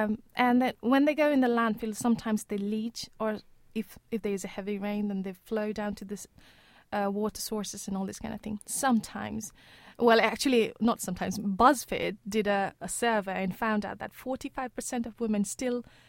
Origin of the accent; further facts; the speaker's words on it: Nepal; I grew up in Nepal using reusable pads all my earlyhood.